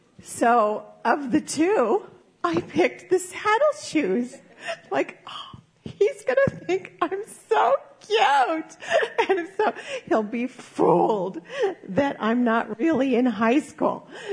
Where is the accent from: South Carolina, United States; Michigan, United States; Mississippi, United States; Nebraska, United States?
Nebraska, United States; Omaha; Now, you will remember that I grew up in Omaha, Nebraska, not exactly the fashion capital of the world.